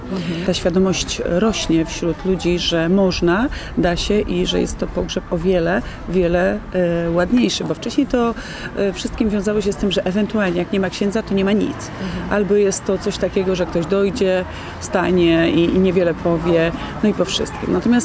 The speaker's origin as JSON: {"language": "Polish", "town": "Sandomierz", "region": "Świętokrzyskie Voivodeship", "country": "Poland", "said": "pochodzę z Sandomierza, gdzie mam dom, mam mieszkanie w Warszawie, a najczęściej, jak zawsze powiadam, mieszkam w samochodach."}